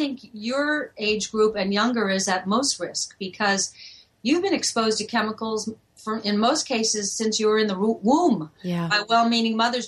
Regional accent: Ireland; I'm Irish. You know, we either drink or write. I do both.

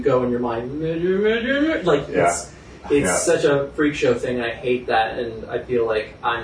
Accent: Washington, D.C. area, United States; I grew up outside Washington, D.C., when I was six years old.

